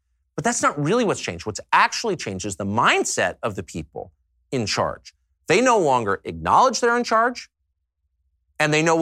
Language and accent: English; La Jolla, California, United States; also born or lived in Georgetown, Washington, United States; I grew up in La Jolla and Georgetown. I'm not here to give you the view from coal country.